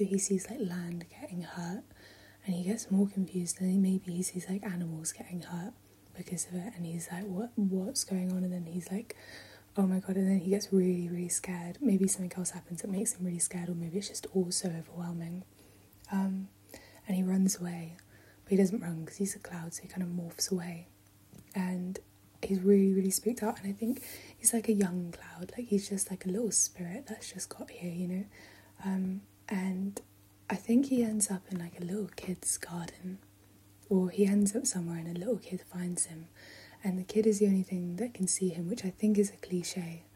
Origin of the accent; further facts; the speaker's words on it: Abergavenny, Wales, United Kingdom; I grew up in Abergavenny. Well, I grew up in the Hengai Valley, which is just outside of Abergavenny.